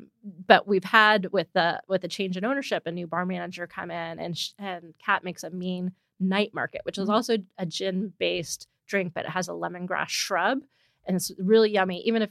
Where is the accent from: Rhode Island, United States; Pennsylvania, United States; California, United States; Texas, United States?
California, United States; I grew up in the East Bay